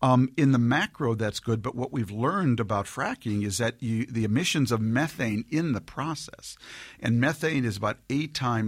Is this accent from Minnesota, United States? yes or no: yes; Minnesota, United States; My book is really addressed to and ends up in the community where I grew up in Minnesota.